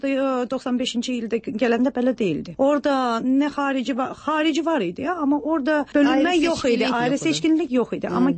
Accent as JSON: {"language": "Azerbaijani", "region": "Baku", "country": "Azerbaijan", "tie": "born or raised there", "said": "Valla, Bakıda 25 il yaşamışam özdə. Belə necə deyərlər, Karinoy Bakiliyəm. Bakını da çox yaxşı tanıyıram."}